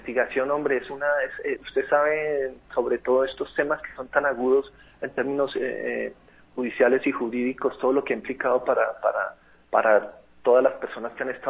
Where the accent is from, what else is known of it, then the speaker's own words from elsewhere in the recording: Tuluá, Valle del Cauca, Colombia; also born or lived in Cartago; porque soy de pueblo, vengo de un pueblo, nací en Cartago, me crié en Tuluá, son pueblos muy pequeños y muy calentanos.